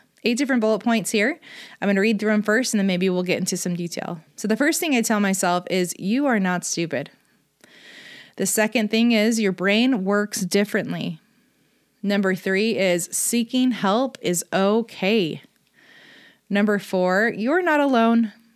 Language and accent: English; California, United States; now in Utah, United States; I grew up in California. I currently live in Utah.